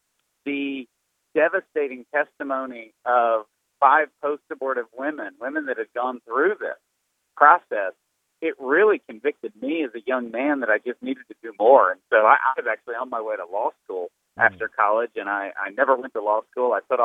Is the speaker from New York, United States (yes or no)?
no; Tyler, Texas, United States; when she came to my hometown of Tyler, Texas.